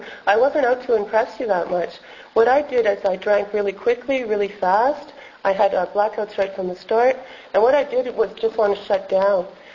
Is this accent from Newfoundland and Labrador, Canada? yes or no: no; Shawinigan, Quebec, Canada; born there; I was born in Shawinigan in Quebec, just a little bit up further north. My parents are simple people from the Maritimes.